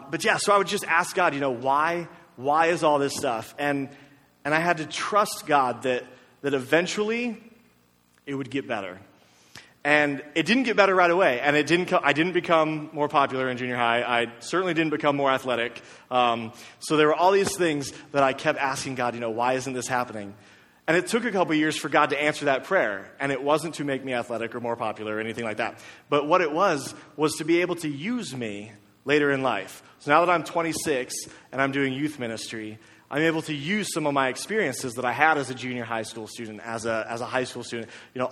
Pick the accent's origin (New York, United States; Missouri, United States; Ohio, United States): Ohio, United States; But I grew up in Ohio, and in Ohio, we don't get sunny days like this all the time.